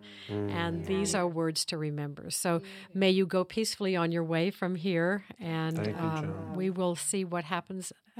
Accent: Ohio, United States; about what happened in the last election in Florida and Ohio, the state that we're talking about, as my home state.

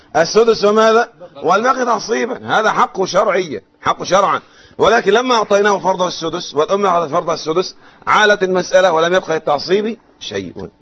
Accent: Egypt; عندنا في مصر مشايخنا

